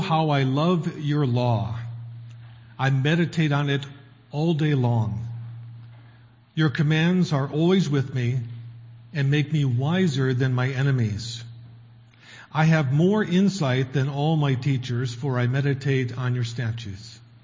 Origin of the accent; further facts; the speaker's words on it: United States; moved away; Okay, I grew up in the States. I'm American originally.